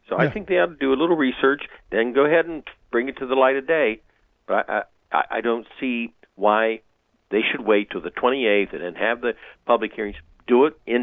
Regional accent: Ohio, United States; I mean, we don't have recall in Ohio. We have elections in my home state.

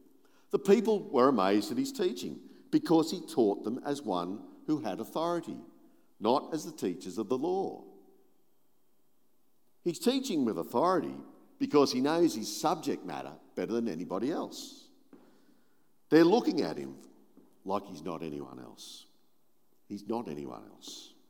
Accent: Campbelltown, New South Wales, Australia; Now, I remember growing up in Campbelltown and going to the show one year

